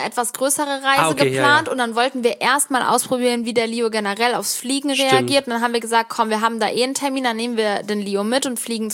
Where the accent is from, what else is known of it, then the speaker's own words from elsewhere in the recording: Cologne, North Rhine-Westphalia, Germany; weil wir kommen ja aus Köln